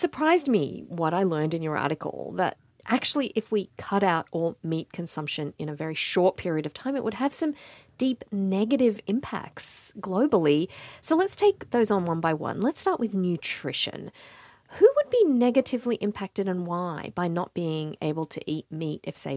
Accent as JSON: {"language": "English", "country": "India", "said": "I'm from India where the cow is sacred to Hindus"}